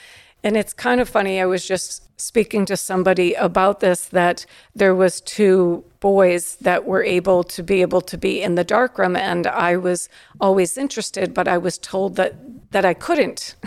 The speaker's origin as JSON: {"language": "English", "town": "Springfield", "region": "Massachusetts", "country": "United States", "tie": "born or raised there", "said": "in the city of Springfield, where I grew up in the Forest Park section of Springfield."}